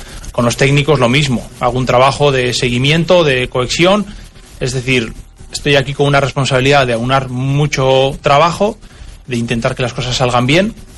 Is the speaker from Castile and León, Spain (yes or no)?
no; San Sebastián, Basque Country, Spain; now in Santander, Spain; Soy de Donosti, hay diferencia, pero no mucha.